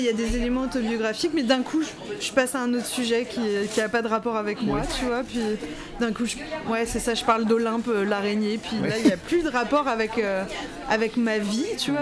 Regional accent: Quebec, Canada; accent: Quebec French; Les gens, ils n'entendent pas mon accent québécois.

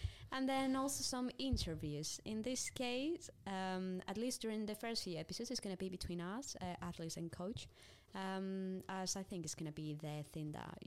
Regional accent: Spain; I'm from Spain and I'm a trail runner.

